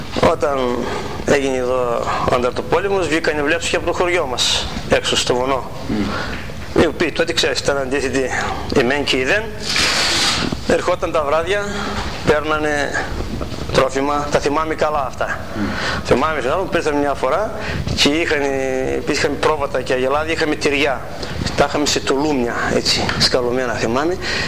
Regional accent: Ormenio, Eastern Macedonia and Thrace, Greece; born there; και γεννήθηκα στο Ορμένιο.

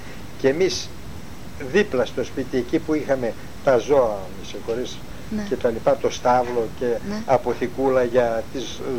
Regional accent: Ano Vrontou, Central Macedonia, Greece; Ο δρόμος μας ήταν εμάς από τη Βροντού, να ερχόμαστε από την Άνω Βροντού, να κατεβούμε στην πόλη των Σερών.

